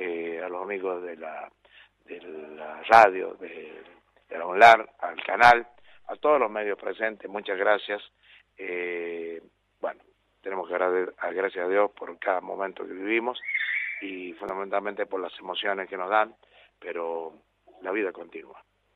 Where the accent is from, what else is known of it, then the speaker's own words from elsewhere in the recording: La Rioja, Argentina; Y somos riojanos.